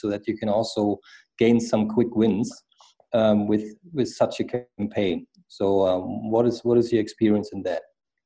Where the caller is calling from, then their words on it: Germany; I'm dialing from Germany, far away from your place.